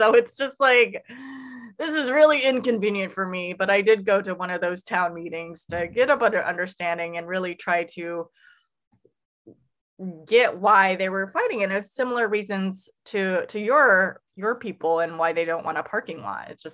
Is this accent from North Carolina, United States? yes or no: no; California, United States; also born or lived in Seattle; now in Maryland, United States; Because I grew up in California and then also lived in Seattle area, I grew up in fairly liberal bubbles.